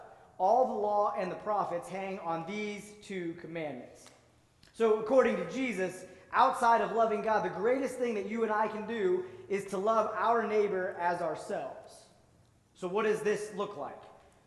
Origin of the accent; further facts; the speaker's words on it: Pittsburgh, Pennsylvania, United States; And since we're all from Pittsburgh, we all are familiar with Mr. Rogers